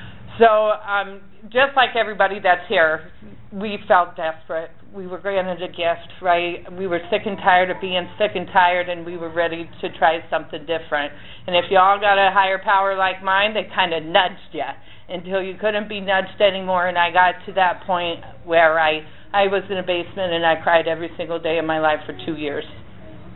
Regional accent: Sioux City, Iowa, United States; now in Houston, United States; I came all the way from Sioux City, Iowa, to H-Town, Texas.

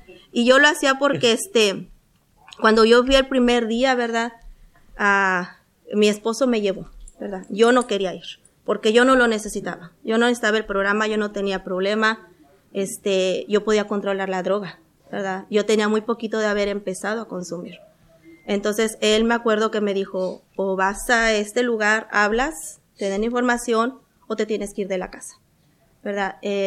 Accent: Dallas, Texas, United States; Yo vengo de Dallas, ¿verdad?

